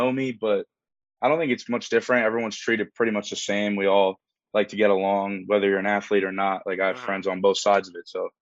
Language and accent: English; Reading, Pennsylvania, United States; I'm from Reading. Reading. Yeah.